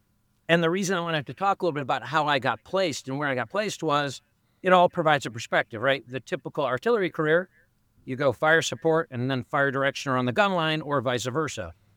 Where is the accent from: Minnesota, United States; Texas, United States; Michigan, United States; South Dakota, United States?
Michigan, United States; Grand Rapids; So I was actually the first in the military from my family. I grew up in Grand Rapids, Michigan.